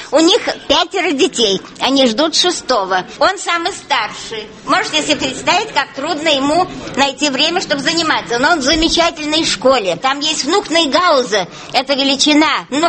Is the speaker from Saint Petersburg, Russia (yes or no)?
yes; Saint Petersburg, Russia; now in Hamburg, Germany; В Гамбурге мы живем 13 лет, а приехали мы из Санкт-Петербурга.